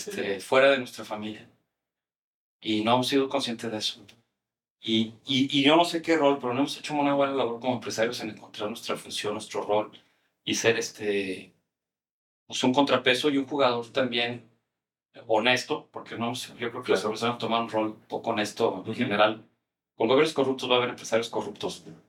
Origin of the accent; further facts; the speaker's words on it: Mexico; born there; aquí soy, aquí nací.